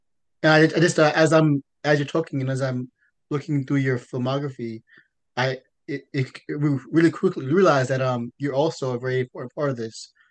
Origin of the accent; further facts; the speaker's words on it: New York, United States; I'm from New York, so, you know, I'm in the hood watching like Sammo Hung do his great stuff